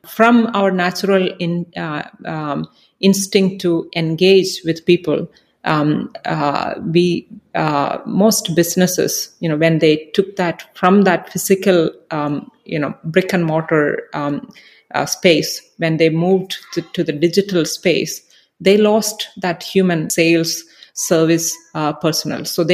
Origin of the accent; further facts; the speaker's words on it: India; I grew up in India.